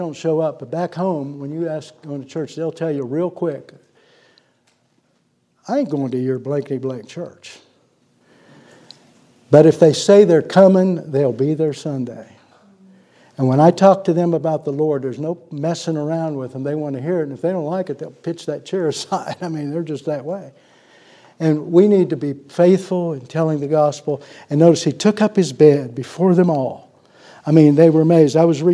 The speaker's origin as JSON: {"language": "English", "region": "Pennsylvania", "country": "United States", "tie": "born or raised there", "said": "And I was born in Pennsylvania, grew up in an Italian Catholic home, did all the things I was supposed to do. And I love my family and I love my church back there."}